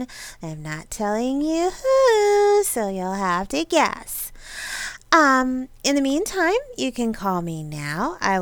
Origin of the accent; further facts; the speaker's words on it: New York, United States; now in Michigan, United States; whether you're in the northeast, which is, I grew up in New York, or if you're in the Midwest, where I have been for several years